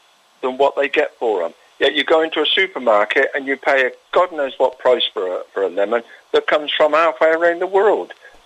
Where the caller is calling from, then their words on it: Valencian Community, Spain; the Costa Blanca.